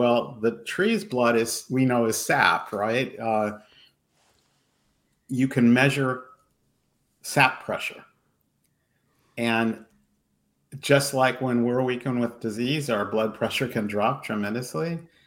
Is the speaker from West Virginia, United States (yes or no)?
no; Los Angeles, California, United States; and I grew up in South LA, Southwest LA, and it was hot